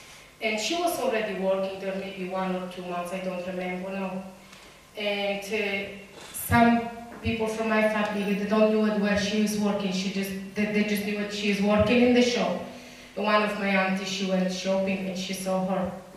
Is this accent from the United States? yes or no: no; Poland; English is a second language; now in Glasgow, United Kingdom; I am Roma from Poland. I arrived in Scotland in 2005. I'm living in Clyfont in Glasgow